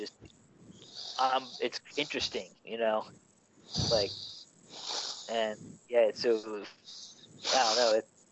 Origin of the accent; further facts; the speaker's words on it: Pennsylvania, United States; I was born and raised in Pennsylvania. You know, so I'm not even from the Confederacy or anything.